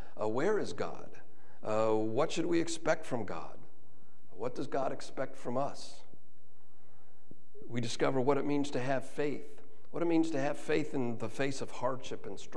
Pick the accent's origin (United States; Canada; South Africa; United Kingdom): United States; Chicago, Illinois; I grew up around the Chicago area, the suburbs of Chicago